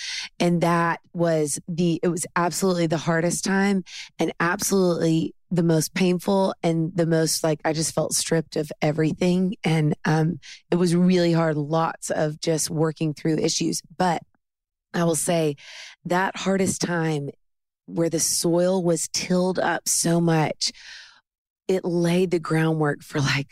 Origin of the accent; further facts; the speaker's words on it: Nashville, Tennessee, United States; Born and raised in Nashville.